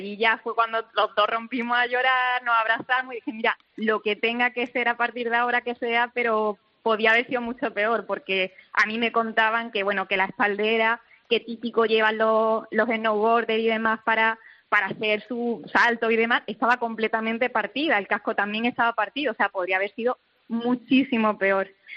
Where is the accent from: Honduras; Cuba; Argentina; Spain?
Spain; Córdoba, Andalusia; Yo soy médico y estaba haciendo la residencia en Badajoz, nosotros somos de Córdoba.